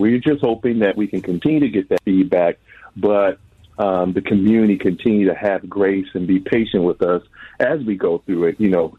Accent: Twin Cities, Minnesota, United States; I grew up here in the Twin Cities. And so to be a part of this, to bring a branch bank and resources to specifically the community that I grew up

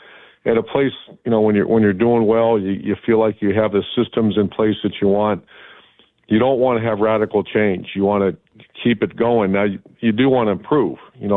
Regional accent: Ashtabula, Ohio, United States; I'm from Ashtabula, Ohio

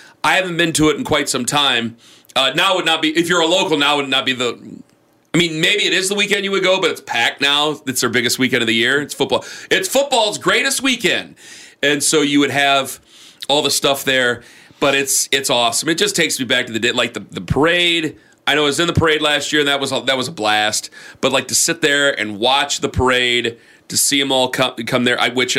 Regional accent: Canton, Ohio, United States; when I was just a kid, growing up in Canton, Ohio, technically Perry Township, you know.

